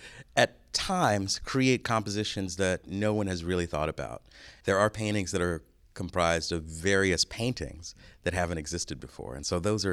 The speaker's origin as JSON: {"language": "English", "town": "Los Angeles", "region": "California", "country": "United States", "tie": "born or raised there", "said": "I grew up in South Central Los Angeles, where these things were not only acted upon others, but acted upon myself, upon me."}